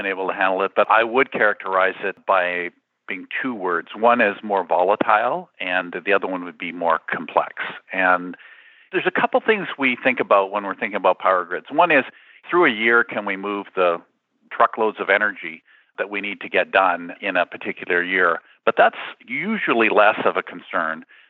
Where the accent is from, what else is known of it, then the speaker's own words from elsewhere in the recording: Saskatchewan, Canada; moved away as an adult; now in Alberta, Canada; born and raised in Saskatchewan, migrated in the mid-80s to Alberta.